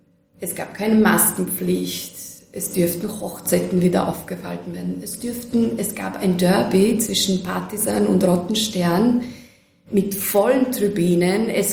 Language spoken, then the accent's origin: German; Serbia; Ich war noch nie in Mailand, bin eine Serbin.